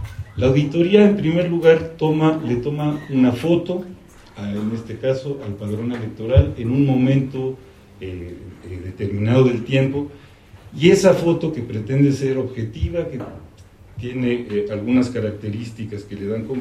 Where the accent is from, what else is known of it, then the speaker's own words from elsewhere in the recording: Mexico; por ejemplo en México, de donde soy